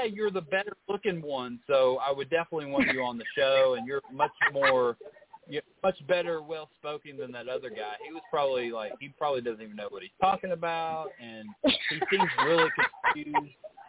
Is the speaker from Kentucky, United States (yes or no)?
yes; Kentucky, United States; We're both from Kentucky originally, so it's always nice to go back up there any opportunity we have just to see friends and family and just be in Kentucky again.